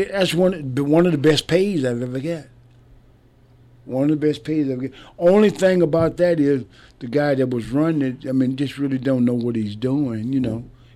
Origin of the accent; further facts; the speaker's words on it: Waterloo, Iowa, United States; I'm from Waterloo, Iowa. I mean, my best friend was white. I never knew color till I come to the South.